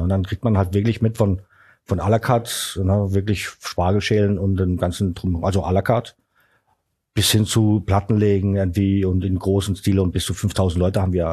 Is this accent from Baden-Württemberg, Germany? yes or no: yes; Karlsruhe, Baden-Württemberg, Germany; born there; Und dann bin ich nach Deutschland 1992 gekommen, nach Karlsruhe, meine Geburtsstadt.